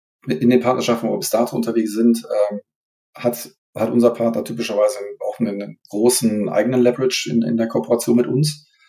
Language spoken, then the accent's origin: German; Düsseldorf, North Rhine-Westphalia, Germany; Also ich komme ja aus der Düsseldorfer Ecke hier